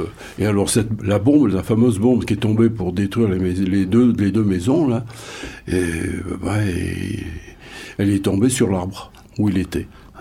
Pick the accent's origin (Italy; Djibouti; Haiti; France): France; Saint-Jean-en-Royans, Auvergne-Rhône-Alpes; J'habitais Saint-Jean, je suis né à Saint-Jean, et je suis resté à Saint-Jean, j'y suis encore.